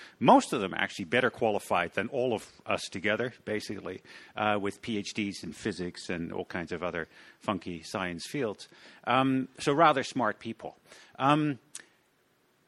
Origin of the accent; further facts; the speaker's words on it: Amsterdam, North Holland, Netherlands; now in Brisbane, Australia; I was in Amsterdam with him just a few weeks ago, which happens to be my hometown, Amsterdam in the Netherlands.